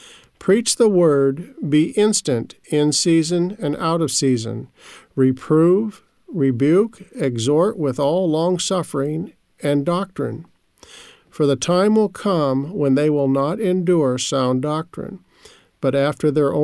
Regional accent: Albuquerque, New Mexico, United States; I'm from Albuquerque, New Mexico.

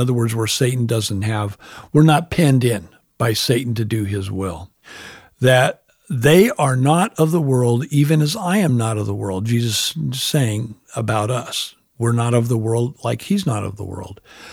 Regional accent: California, United States; He's from California like I am

